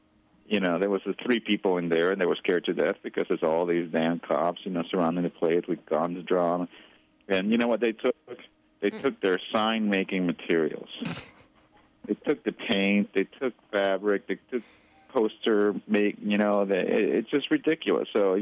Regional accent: United States; And me being an American, I still care very much about what happens down there.

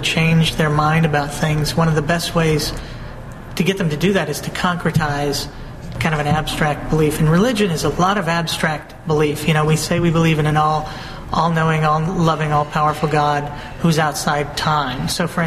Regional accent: United States; You know, the whole center of the country, because I'm an American, is bass ackwards in terms of almost everything.

